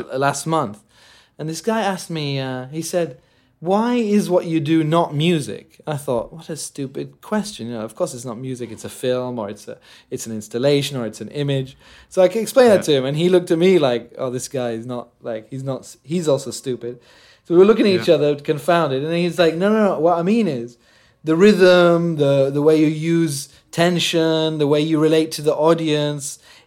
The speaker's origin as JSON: {"language": "English", "country": "Jordan", "tie": "born or raised there", "second_language": "English", "said": "And before that, growing up in Jordan, I'd only had like MTV Asia, you know"}